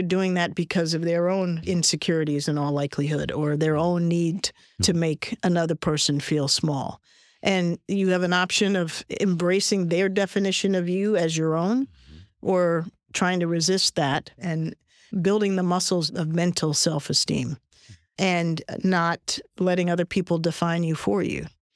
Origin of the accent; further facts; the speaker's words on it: Washington, District of Columbia, United States; Growing up in Washington, D.C., as he did with our family and where I grew up.